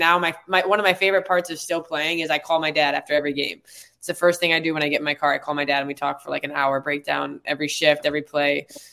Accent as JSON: {"language": "English", "town": "Detroit", "region": "Michigan", "country": "United States", "tie": "born or raised there", "said": "on a clinic in Detroit that will hopefully may open up the doors a little bit to some people from my hometown."}